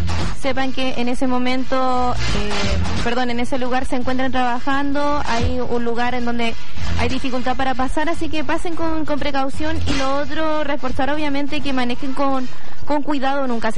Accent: Puerto Montt, Los Lagos, Chile; Yo soy de Puerto Montt y el internet se me cae 3 veces al día.

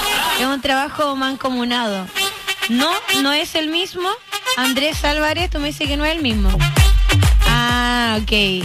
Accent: Padre Las Casas, Araucanía, Chile; somos de Villahermosa, cerquita del Santa Isabel de Padre Las Casas, esto es la región de la Araucanía.

